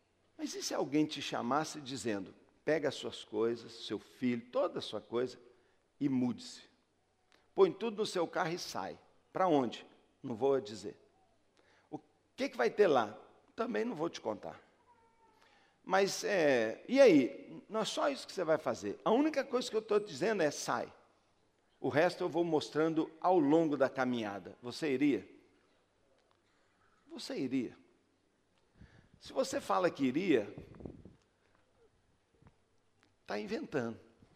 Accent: Brazil; Mas a gente não, rapaz, nós estamos aqui, nós somos brasileiros, nós é que levantamos nosso país, não é mesmo?

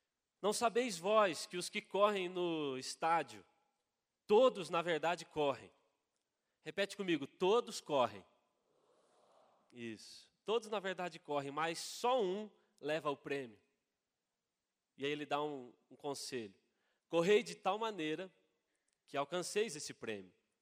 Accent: Laranjeiras do Sul, Paraná, Brazil; Para quem não me conhece, eu sou de Laranjeiras do Sul.

